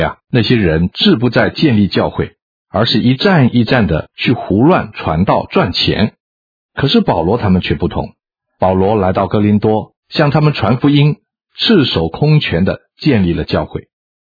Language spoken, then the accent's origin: Chinese; China; 我们中国人认为心就是一个人心智的中心